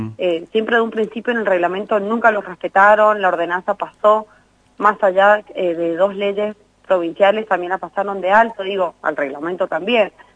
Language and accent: Spanish; Mendoza, Argentina; lo que estamos viviendo como pueblo, como mendocino